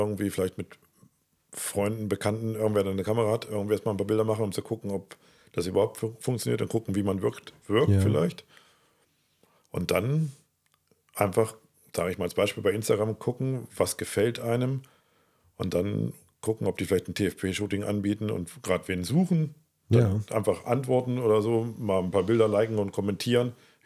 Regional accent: Salzgitter, Lower Saxony, Germany; Ich bin aus Salzgitter und um ehrlich zu sein, was ist nicht schöner als Salzgitter?

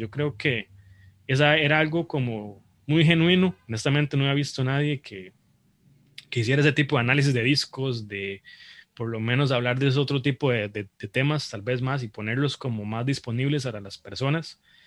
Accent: Costa Rica; a veces uno como costarricense, como latino, como muchísimas cosas, es capaz

